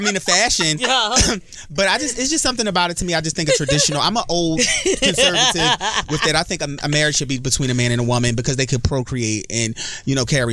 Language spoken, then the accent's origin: English; Philadelphia, Pennsylvania, United States; I was new from Philly. And Philly people are very standoffish. We're not Joe. We don't talk to people we don't know. Joe in Philly means we don't talk to people we don't know.